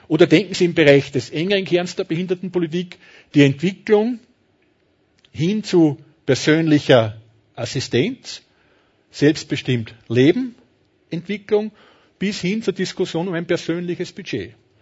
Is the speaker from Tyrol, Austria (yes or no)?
no; Tamsweg, Salzburg, Austria; Aber denken Sie an den Bezirk Tamsweg in Salzburg, wo ich herkomme